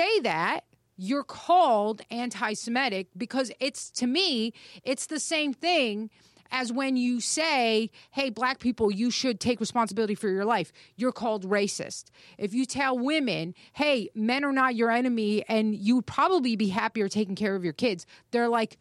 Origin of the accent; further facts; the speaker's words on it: New York, United States; I grew up in New York. I know a lot of really excellent, amazing Jewish